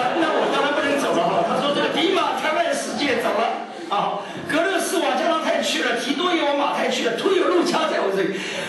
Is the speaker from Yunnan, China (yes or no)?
no; Shanghai, China; 我就想到我小时候，我在上海出生，在那里长大。